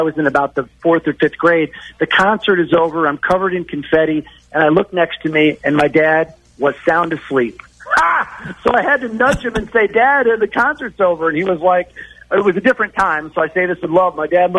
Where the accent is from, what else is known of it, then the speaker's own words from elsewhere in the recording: Michigan, United States; I grew up in Michigan.